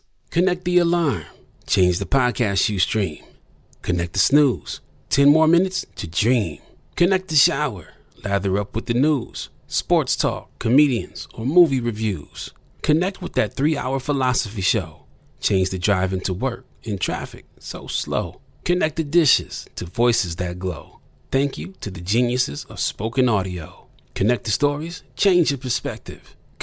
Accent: Toledo, Ohio, United States; But the point in telling you that part is that I'm from Toledo, Ohio.

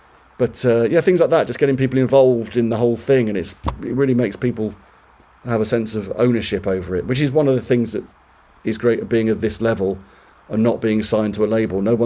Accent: England, United Kingdom; Well, this is the thing about this is one of the shames about being English, is in the post-Brexit world, it's just a little bit more tricky to travel.

